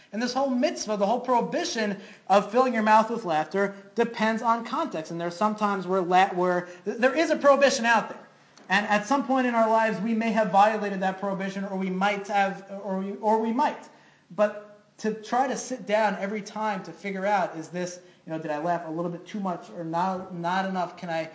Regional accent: Brooklyn, New York, United States; Rabbi Brown, who had a shul down the block from my house where I grew up in Brooklyn.

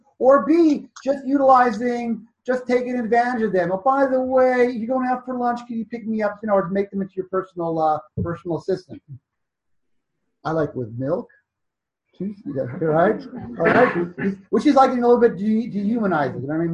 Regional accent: Seattle, Washington, United States; Seattle growing up, so that's like a hick town.

